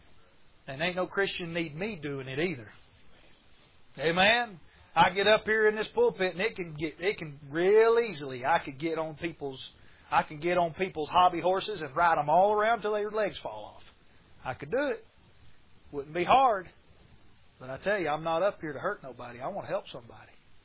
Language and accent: English; North Carolina, United States; I'm a North Carolinian because I'm from North Carolina.